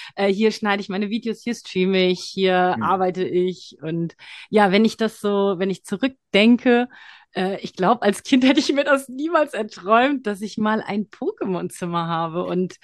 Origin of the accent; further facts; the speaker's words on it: Frankfurt, Hesse, Germany; Also ich bin eine typische Frankfurterin, immer schon in Frankfurt gelebt, war noch nie weg. Ich habe mal zwischenzeitlich ganz kurz in Thailand gelebt, aber offiziell immer Frankfurterin gewesen.